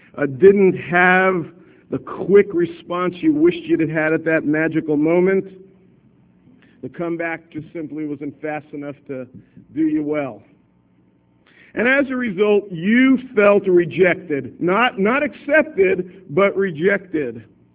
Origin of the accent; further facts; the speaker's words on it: Florida, United States; I grew up in South Florida. I went to a school called North Miami Senior High.